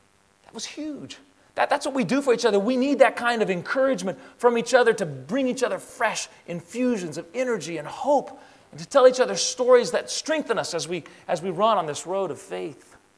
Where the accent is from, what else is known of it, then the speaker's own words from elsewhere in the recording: Greece; Now, I already told you that I grew up in Greece